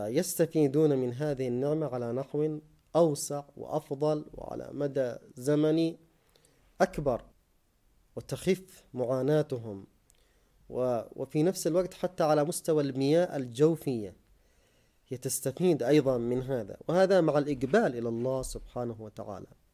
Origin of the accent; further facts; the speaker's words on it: Yemen; المواسم تأتي تباعا هنا وهناك بحسب تنوع البيئة والمناخ الزراعي عندنا في اليمن، ما بين المناطق الجبلية والمناطق الشرقية والمناطق التهامية.